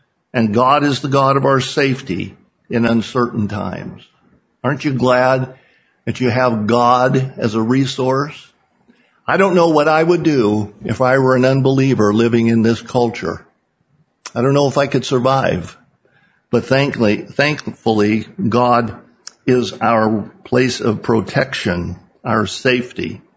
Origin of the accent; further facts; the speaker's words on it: California, United States; And I grew up in Butte County.